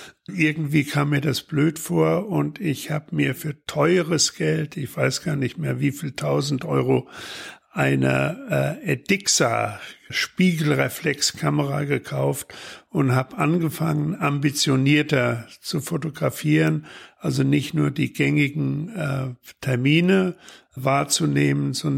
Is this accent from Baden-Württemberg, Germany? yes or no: no; Frankfurt am Main, Hesse, Germany; born there; ich bin 1941 in Frankfurt am Main geboren, habe dann Abitur gemacht, ein bisschen studiert in Frankfurt